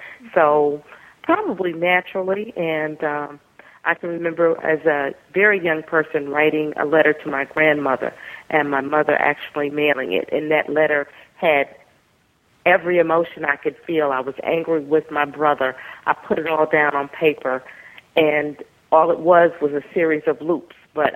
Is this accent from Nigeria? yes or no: no; Brooklyn, New York, United States; also born or lived in Alabama; I was born in Alabama. In 19 blah, blah, blah. And by the time I was 7, we had moved to New York. My dad was a New Yorker and wanted to go back to the city. And so I grew up in Brooklyn